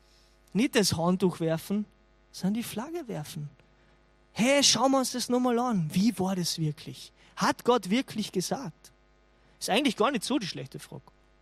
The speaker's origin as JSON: {"language": "German", "region": "Carinthia", "country": "Austria", "said": "zwischen mir als Kärntner Minnesänger"}